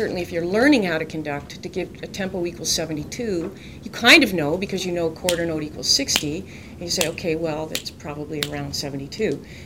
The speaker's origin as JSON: {"language": "English", "region": "Ontario", "country": "Canada", "tie": "born or raised there", "said": "I'm old enough to remember growing up in rural Ontario. I'm Canadian."}